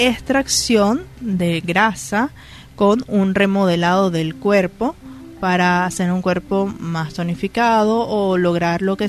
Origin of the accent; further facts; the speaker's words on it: Valencia, Carabobo, Venezuela; born there; soy valenciana. Nací aquí, en la clínica Santa María.